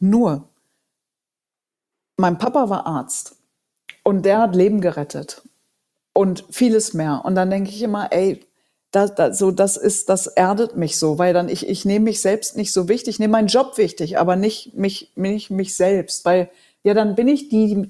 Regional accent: Datteln, North Rhine-Westphalia, Germany; Ich komme ja aus Datteln, aus der Nähe von Dortmund

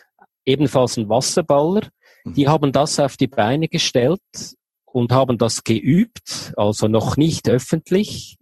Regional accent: Baar, Zug, Switzerland; ich komme aus der Zentralschweiz, genauer aus Baar, das ist bei Zug, am schönen Zugersee, zwischen Luzern und Zürich.

